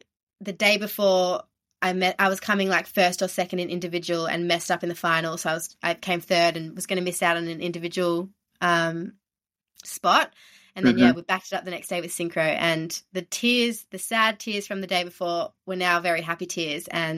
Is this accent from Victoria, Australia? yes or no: yes; Melbourne, Victoria, Australia; because Olympic trials of 2016 were in Melbourne, so my hometown.